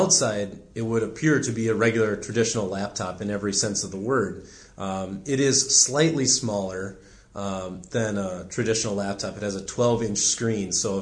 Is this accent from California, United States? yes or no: no; Lake Mills, Wisconsin, United States; I grew up just outside of Lake Mills, Wisconsin.